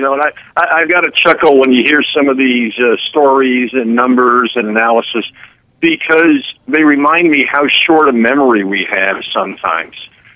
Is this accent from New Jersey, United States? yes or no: yes; New Jersey, United States; we are going to have a New Jersey-style election. My home state, when we elect governors